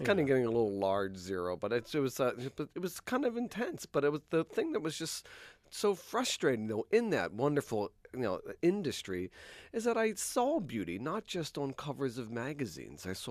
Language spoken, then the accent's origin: English; New York, United States; And you know, I don't give up quite so easy. I'm a New Yorker.